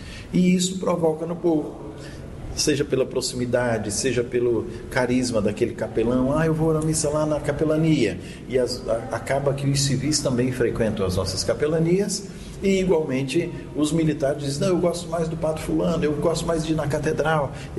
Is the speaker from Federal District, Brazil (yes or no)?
yes; Brasília, Federal District, Brazil; eu nasci em Brasília, meus pais eram do Rio Grande do Norte, foram naquele boom de Juscelino Kubitschek, da construção de Brasília, nos anos 60, e eu já nasci em Brasília. Me criei lá, fiz seminário lá, fui ordenado padre lá